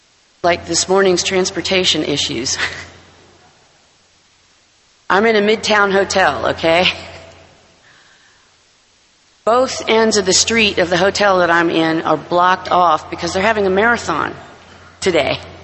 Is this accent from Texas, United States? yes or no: no; Anchorage, Alaska, United States; I'm from Anchorage, Alaska, and the traffic in Anchorage is not near what it is here.